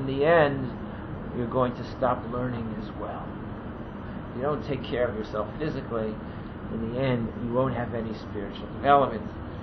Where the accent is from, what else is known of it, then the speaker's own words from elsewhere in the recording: Brussels, Belgium; I'm from Brussels.